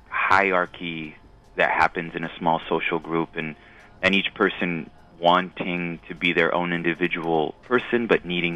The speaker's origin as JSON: {"language": "English", "town": "Los Angeles", "region": "California", "country": "United States", "tie": "born or raised there", "said": "I grew up in Los Angeles, from very young age, hip-hop culture was around me"}